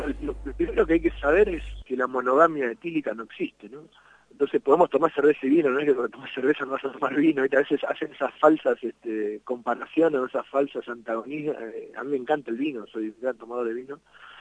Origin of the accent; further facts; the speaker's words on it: Argentina; En Argentina somos 52.000 más o menos cerveceros caseros que hacemos nuestra cerveza en casa.